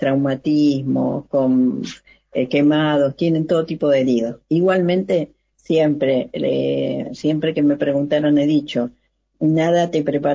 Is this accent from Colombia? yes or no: no; Buenos Aires, Argentina; born there; Y yo, bueno, nací acá en Buenos Aires, me recibí en la Escuela de Enfermería del Hospital Churruca, que es un hospital policial